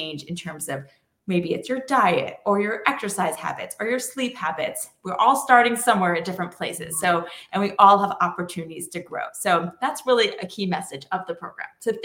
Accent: Savannah, Georgia, United States; You know, I'm from Savannah, Georgia, so it's a short drive to Jacksonville, and I could go visit my dad at the same time.

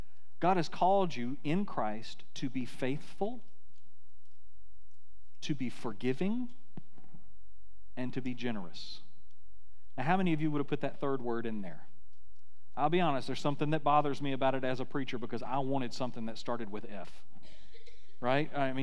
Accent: Florida, United States; Now, I grew up in Florida. I went through a lot of hurricanes

